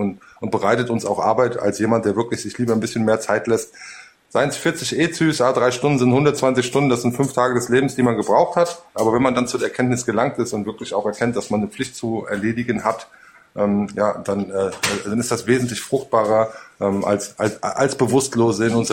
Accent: Lower Saxony, Germany; Ich komme ursprünglich aus dem Königreich Hannover, das dann annektiert wurde von den Preußen.

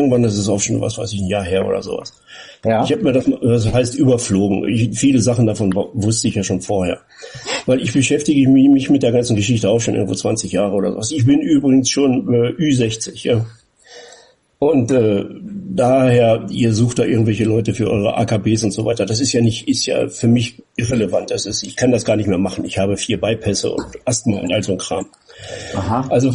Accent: Germany; Ich bin Deutscher.

